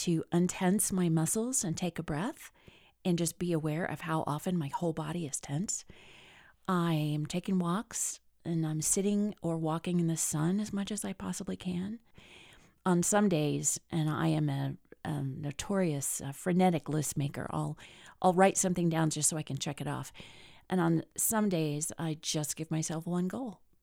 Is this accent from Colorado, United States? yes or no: yes; Colorado, United States; from Colorado.